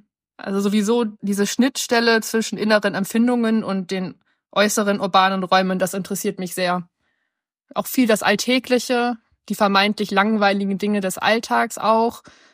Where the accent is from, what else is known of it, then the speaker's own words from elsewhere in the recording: Hamburg, Germany; born there; also born or lived in London; Ich bin 1988 in Hamburg geboren.